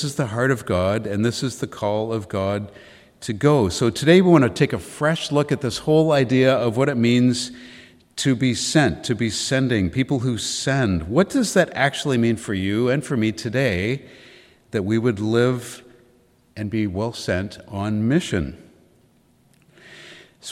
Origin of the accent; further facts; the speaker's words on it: Toronto, Ontario, Canada; I'm from the Toronto area, and I thought I would just do what anyone else does, is I'm just going to move to Vancouver to go to this school.